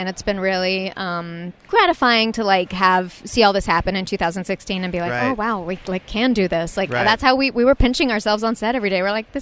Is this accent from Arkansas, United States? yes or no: yes; Arkansas, United States; Well, I grew up in Arkansas, and there's not really much of that around there.